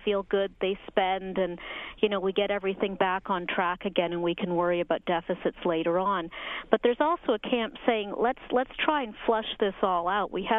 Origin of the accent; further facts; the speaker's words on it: Scotland, United Kingdom; I'm Scottish